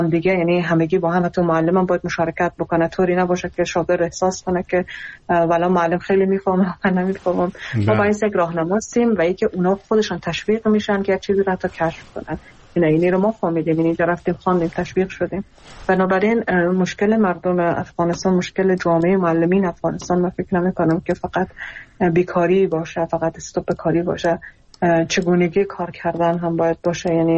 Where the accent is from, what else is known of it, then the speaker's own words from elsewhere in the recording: Iran; خودم در ایران بزرگ شدم و اونجا درس خوندم